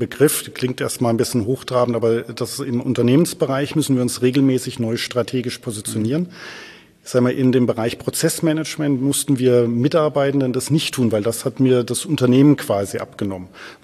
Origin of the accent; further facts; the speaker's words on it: China; German is a second language; Ja, Sie kommen aus Russland, ich komme aus China.